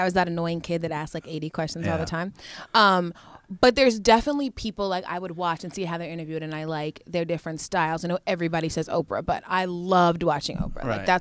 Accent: Georgia, United States; I'm from Georgia. We're a football family really mainly, but it's just what I've grown up around.

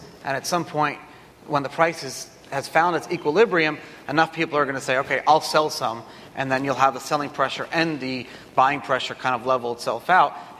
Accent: New York, United States; So I'm from here. I'm from Brooklyn. And I was living in my parents' basement.

